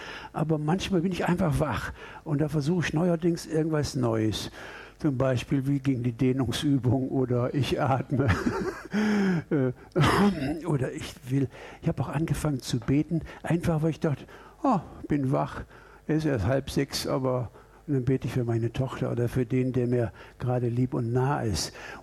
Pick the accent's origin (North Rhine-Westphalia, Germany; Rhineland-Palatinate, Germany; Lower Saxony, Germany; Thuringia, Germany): North Rhine-Westphalia, Germany; Duisburg; Ich kam als 14-Jähriger in Duisburg, wo ich groß geworden bin, zurück